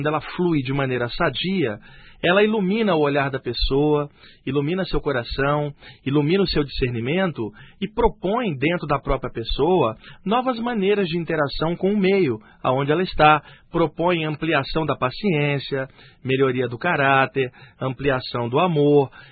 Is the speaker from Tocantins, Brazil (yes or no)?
no; Rio de Janeiro, Brazil; desde pequeno, lá no Rio de Janeiro, onde eu nasci, a minha avó, que era muito católica